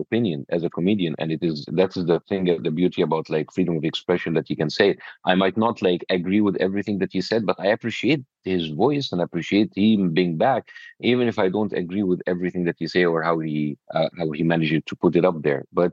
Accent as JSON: {"language": "English", "country": "United States", "said": "So as an American Jewish person, now I have to choose between my loyalty to Israel and my loyalty to my home country, America."}